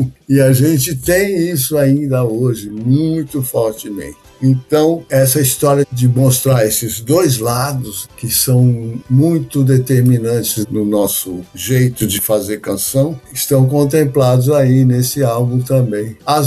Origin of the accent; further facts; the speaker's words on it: São Paulo, Brazil; Eu fui criado no Brooklyn, na época que o Brooklyn era uma cidade de interior, nos anos 60. Então, eu vivi no sertão. É, o sertão está em toda parte, como diz o João Guimarães Rosa, mas o sertão de São Paulo era aquele bairro.